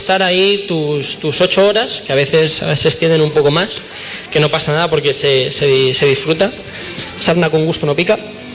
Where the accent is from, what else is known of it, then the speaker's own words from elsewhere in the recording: Extremadura, Spain; me gusta mucho España y me gusta mucho mi tierra. Bueno, prefiero más... O otras zonas de Extremadura, pero...